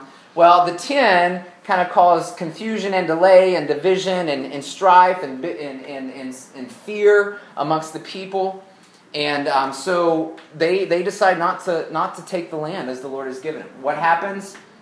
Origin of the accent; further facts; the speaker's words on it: Arkansas, United States; accent: southern; I think my southern slang gets a little mixed up, so I'll spell them out. We're going to see how I was raised in Arkansas.